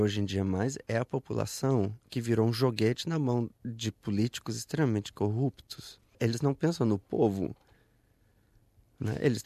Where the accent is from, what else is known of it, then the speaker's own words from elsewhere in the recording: Goiânia, Goiás, Brazil; now in Netherlands; Bom, eu nasci em Goiânia. Eu fui criado em Goiânia, onde eu fiz balé clássico e participei de diversas companhias de teatro, inclusive a Quasar Companhia de Dança